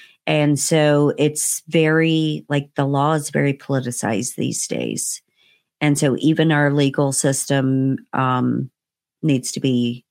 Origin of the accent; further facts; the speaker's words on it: Indiana, United States; I grew up in Indiana and doing very quote unquote redneckish things, right?